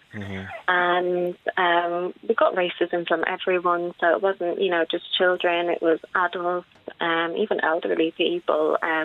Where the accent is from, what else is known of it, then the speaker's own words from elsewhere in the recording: Ireland; I am too mixed race. My mum is Irish and my dad is Nigerian, and unfortunately I too received a lot of racism growing up in Ireland, and I still do to this day.